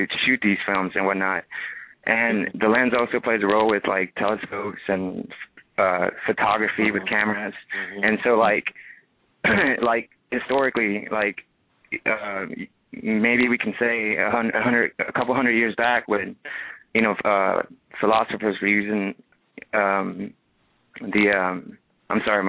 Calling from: Houston, Texas, United States; I'm calling from Houston, Texas.

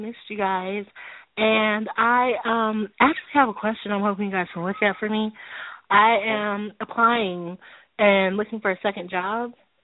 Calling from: Colorado, United States; Good evening, ladies. This is … calling from Colorado.

